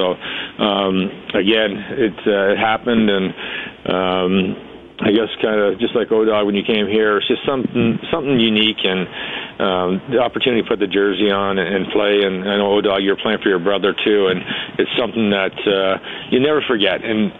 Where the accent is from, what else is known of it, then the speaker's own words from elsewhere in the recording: Kingston, Ontario, Canada; But it's more growing up in Kingston, guys, and junior hockey, or tier two first, and junior